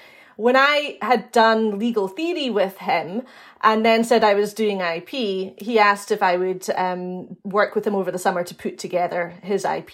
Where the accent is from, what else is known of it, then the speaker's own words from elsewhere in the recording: Edinburgh, Scotland, United Kingdom; because I'm actually from Edinburgh